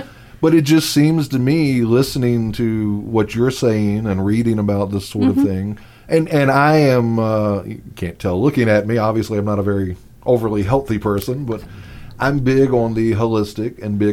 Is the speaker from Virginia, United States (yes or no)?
yes; Virginia Beach, Virginia, United States; I'm from the Virginia Beach area